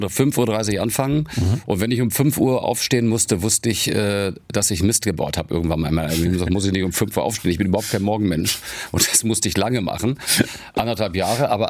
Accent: Melle, Lower Saxony, Germany; also born or lived in Celle; in Melle, da bin ich groß geworden, in Celle geboren, aber in Melle aufgewachsen, Niedersachsen.

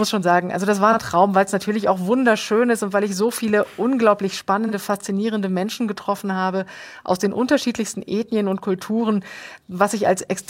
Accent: East Germany, Germany; ich bin in der DDR aufgewachsen

